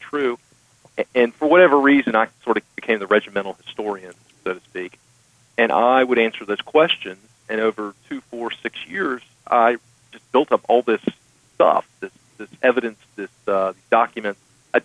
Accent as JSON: {"language": "English", "town": "Charlotte", "region": "North Carolina", "country": "United States", "tie": "born or raised there", "said": "I mean, I grew up in Charlotte. I went to Chapel Hill, both for undergrad and law school."}